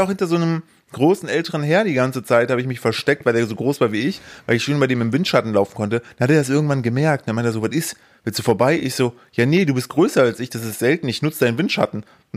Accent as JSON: {"language": "German", "region": "East Germany", "country": "Germany", "said": "Gab es bei uns im Osten nicht, wir hatten nicht mal Bananen."}